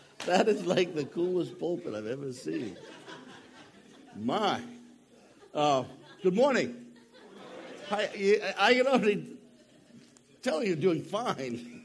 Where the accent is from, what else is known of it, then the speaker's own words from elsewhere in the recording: Maine, United States; And I am from Maine, and that is north.